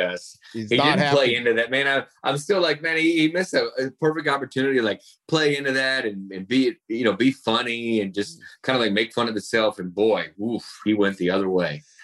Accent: Morgan City, Louisiana, United States; born there; I was born in Morgan City about probably 30 minutes, 45 minutes to the west.

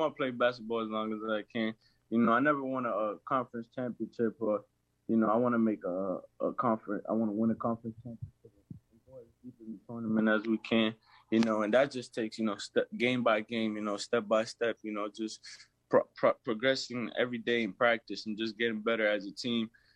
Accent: Lawrence, Massachusetts, United States; also born or lived in Dominican Republic; We moved out to Lawrence, Mass. I'm from Lawrence, Mass. You know, born and raised there. I was going back and forth from the DR and Lawrence.

